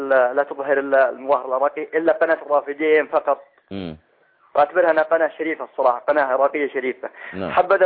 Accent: Saudi Arabia; انا كشخص كمسلم كسعودي

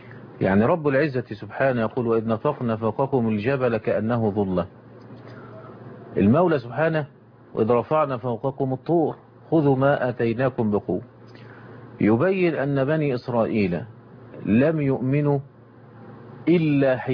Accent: Egypt; بتذهب عندنا في مصر إلى بيت إلى بنك نصر الاجتماع.

